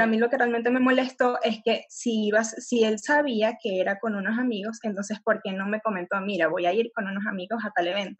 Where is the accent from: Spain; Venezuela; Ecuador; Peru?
Venezuela; now in Mexico; De Venezuela.